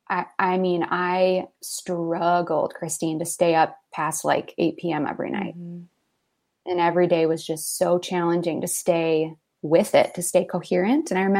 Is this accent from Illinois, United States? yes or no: yes; Crystal Lake, Illinois, United States; also born or lived in New York City; So, born and raised in the Crystal Lake area.